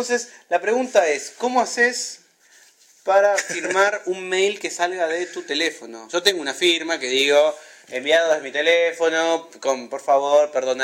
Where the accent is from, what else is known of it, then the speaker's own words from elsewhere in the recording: Campana, Buenos Aires Province, Argentina; Yo soy de Ciudad de Campana.